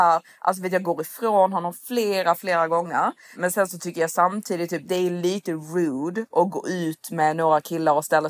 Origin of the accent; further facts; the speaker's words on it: Sweden; jag är svensk.